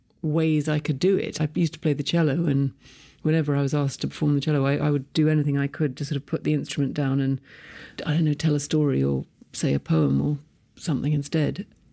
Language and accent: English; London, United Kingdom; I was born and raised in London. My parents were both opera singers.